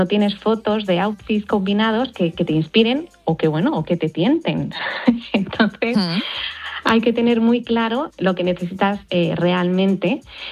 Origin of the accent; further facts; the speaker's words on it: Galicia, Spain; pues es que como buena gallega yo te diré que depende